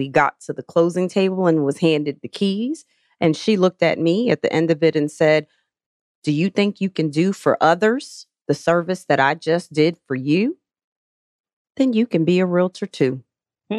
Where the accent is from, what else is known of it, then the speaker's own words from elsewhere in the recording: New Jersey, United States; And I wasn't taught that when I was growing up in New Jersey.